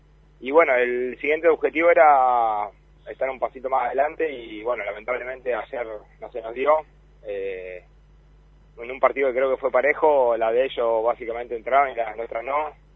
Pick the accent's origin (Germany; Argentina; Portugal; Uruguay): Argentina; Es origen catalán, pero bueno, ya somos todos argentinos.